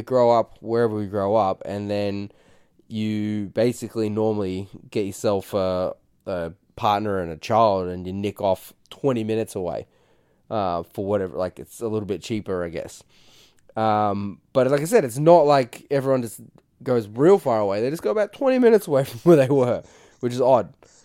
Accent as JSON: {"language": "English", "town": "Chelsea", "region": "Victoria", "country": "Australia", "tie": "born or raised there", "said": "I grew up in Chelsea, and there all my mates moved sort of like 20 minutes further away to Frankston"}